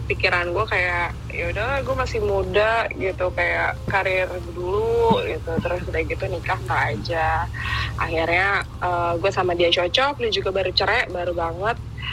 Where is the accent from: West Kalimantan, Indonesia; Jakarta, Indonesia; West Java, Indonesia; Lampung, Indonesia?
Jakarta, Indonesia; now in Bali, Indonesia; Bukan, gue asli Jakarta. Gue move di Bali karena nikah aja, makanya sini sekarang.